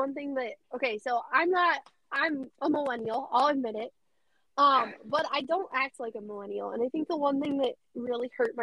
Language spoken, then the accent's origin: English; Colorado, United States; I grew up in Colorado. I thought everywhere was like Colorado. And then my mom's family's from Nebraska, so I spent a lot of time on my grandfather's ranch in Nebraska.